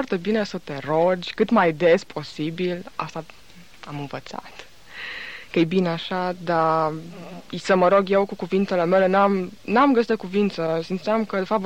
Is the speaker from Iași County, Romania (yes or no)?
no; Alba Iulia, Alba County, Romania; 19 ani. Sunt studentă la medicină, anul 2 acum. Și vin din Alba Iulia.